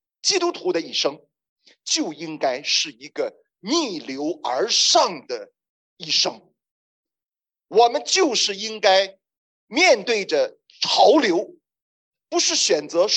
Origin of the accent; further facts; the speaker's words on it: China; 这个就好像也很像我们中国人所说的止于至善